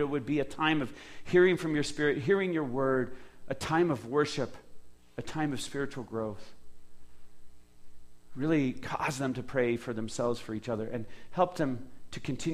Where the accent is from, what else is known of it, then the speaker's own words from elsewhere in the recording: Spokane, Washington, United States; My personal history is I was born and raised in Spokane. That is not a small town. That is a city that has hundreds of thousands of people in the greater Spokane area.